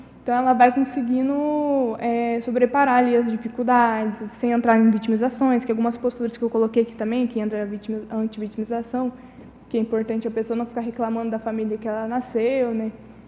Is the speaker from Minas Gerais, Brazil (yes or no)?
yes; Conceição dos Ouros, Minas Gerais, Brazil; also born or lived in São Bento do Sapucaí; now in Foz do Iguaçu, Brazil; eu sou natural ali, eu nasci em São Bento do Sapucaí, mas minha vida inteira nasci, não nasci não, né? Cresci em Conceição dos Ouros